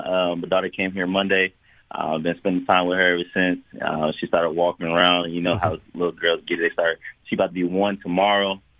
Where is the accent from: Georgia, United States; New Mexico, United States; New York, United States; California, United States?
California, United States; moved away; also born or lived in Nevada / Texas; I was born and raised in California. My mom decided to move to Vegas, and then from on there, she met someone, and we ended up moving to Texas.